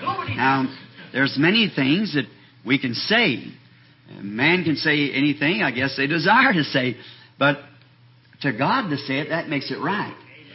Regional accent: the West, United States; Brother Bose told me that that was because I was from the West, the reason I call it a stone. Out there they call it stone, here they call it rock.

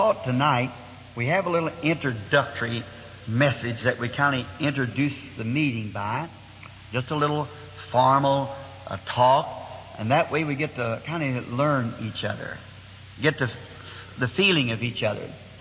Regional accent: Ireland; And I have Episcopalian, Presbyterian, formerly background Catholic to my family. I'm Irishman.

